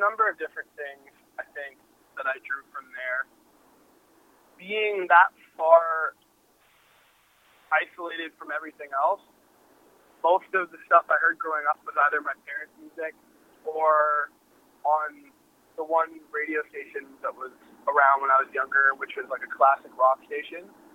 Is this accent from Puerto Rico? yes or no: no; Thunder Bay, Ontario, Canada; So, I mean, for an electronic artist, I think growing up in Thunder Bay, I wasn't as influenced by other electronic music.